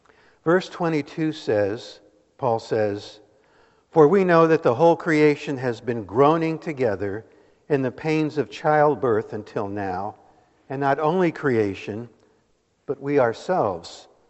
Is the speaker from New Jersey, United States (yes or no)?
yes; New Jersey, United States; I'm not from Missouri originally. I grew up in central New Jersey. Don't hold that against me. And we often took the train to New York City as a family.